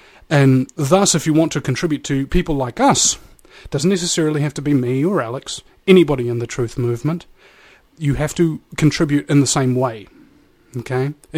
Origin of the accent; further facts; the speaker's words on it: New Zealand; I'm from New Zealand. I didn't get the reference